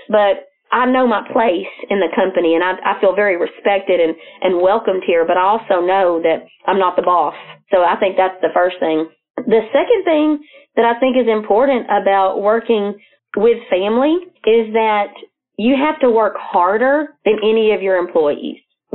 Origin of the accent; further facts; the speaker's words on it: Texas, United States; I'm from Texas. I'm from East Texas. So in little redneck country, the aunt that works here, we call her Aunt Sissy. So all growing up, she was Aunt Sissy to me.